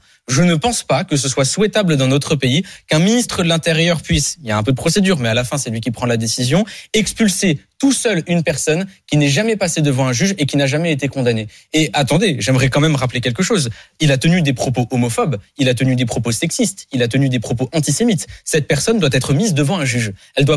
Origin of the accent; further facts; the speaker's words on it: Île-de-France, France; Moi, je suis pas marseillais, je suis du Val-de-Marne